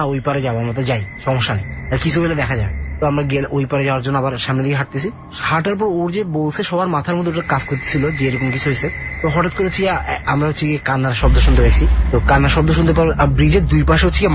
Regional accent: Chittagong, Chittagong Division, Bangladesh; আমার বাবা চিটাঙে চাকরি করার কারণে আমরা দেখা যায় যে বেশিরভাগ সময় রোজারিতে চিটাঙে করা হয়, তো আমিও চিটাঙে বড় হয়েছি।

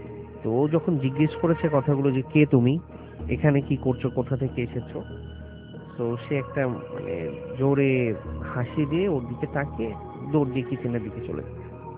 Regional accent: Dhaka, Dhaka Division, Bangladesh; পুরান ঢাকা সূত্রাপুর থেকে এসেছি।

